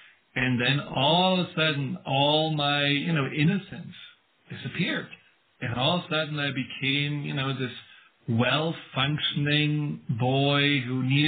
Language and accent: English; Baden-Württemberg, Germany; I grew up in the Black Forest, and you can imagine there is nothing going on there.